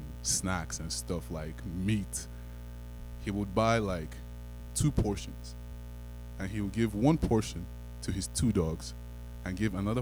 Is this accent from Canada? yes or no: yes; Canada; also born or lived in Nigeria; because I'm partly Canadian, but I'm partly Nigerian